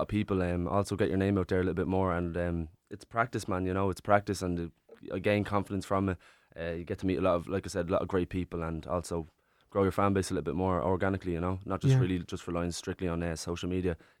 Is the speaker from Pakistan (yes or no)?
no; Balbriggan, Leinster, Ireland; now in Enniscorthy, Ireland; I'm from Dublin actually. From Dublin originally, Balbriggan. I live in Enniscorthy. Enniscorthy and Wexford.